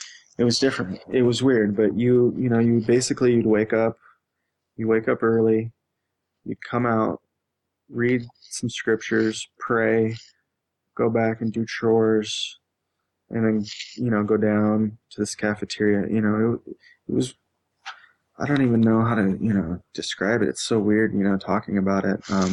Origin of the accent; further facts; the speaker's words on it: California, United States; I mean, I grew up in California. I had never heard of a Utah Boys Ranch or anything like that before they came to pick me up.